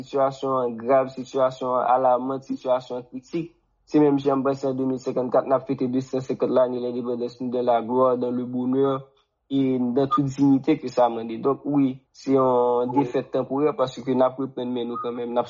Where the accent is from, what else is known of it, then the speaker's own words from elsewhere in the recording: Haiti; en tant qu'haïtien